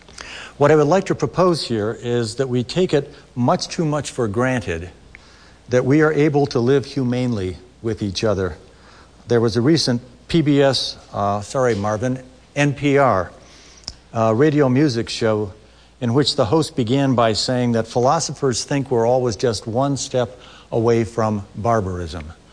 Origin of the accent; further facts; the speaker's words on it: Midwest, United States; this state in my mind is this is where my ancestors go to die when they leave the Midwest. And here I am from the Midwest.